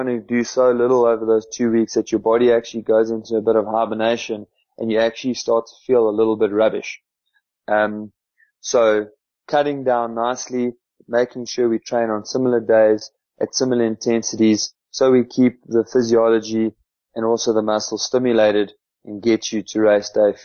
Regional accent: Welkom, Free State, South Africa; You know, we grew up just outside Welkom

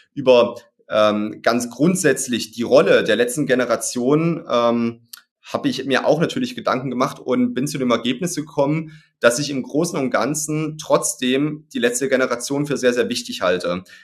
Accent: East Germany, Germany; Ja, also ich komme aus Ostdeutschland. Ja, meine Eltern sind damals in der DDR genau dafür auf die Straße gegangen

